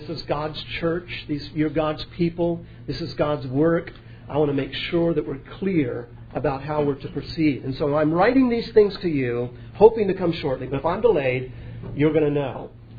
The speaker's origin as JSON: {"language": "English", "country": "United States", "said": "This is Lee County, and I'm from Lee County, so that's kind of nice."}